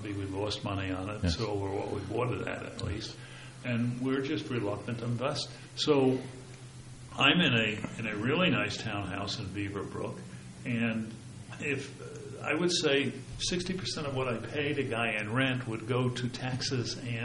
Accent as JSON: {"language": "English", "town": "Edison", "region": "New Jersey", "country": "United States", "tie": "born or raised there", "said": "As I said, I grew up in Edison, and we then went to Rutgers at night for about 7 years."}